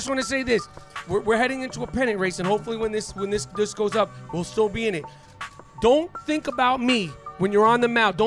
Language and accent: English; New York City, New York, United States; Like, I grew up in New York City. I grew up around black, Spanish, Chinese, whatever.